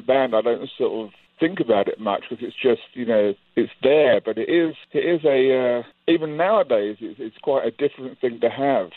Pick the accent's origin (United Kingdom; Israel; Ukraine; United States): United Kingdom; England; where Rich and I grew up in England, in the countryside, you know, farms and all around.